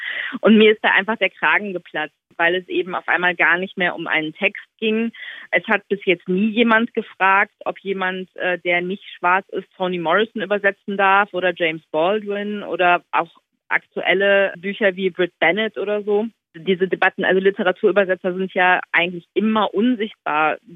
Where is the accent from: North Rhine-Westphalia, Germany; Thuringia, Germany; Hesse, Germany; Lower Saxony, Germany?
North Rhine-Westphalia, Germany; Ich bin im Ruhrgebiet groß geworden, ne? Das ist gelebte Diversität jeden Tag und Realität.